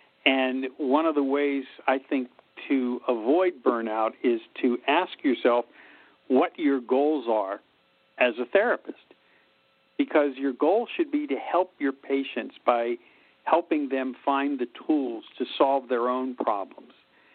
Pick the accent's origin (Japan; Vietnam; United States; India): United States; Pittsburgh, Pennsylvania; I chose Pittsburgh because it's my hometown and because I love it and because it's gone through such a renaissance in the last 30 years.